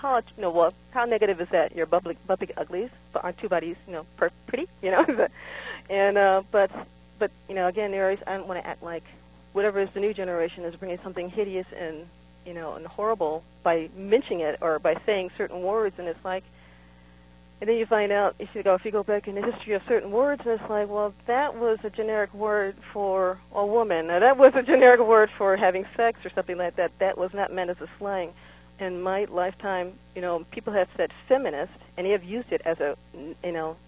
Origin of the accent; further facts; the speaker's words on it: United States; as an American, it's very easy to see in Americans that we have a very small window of memory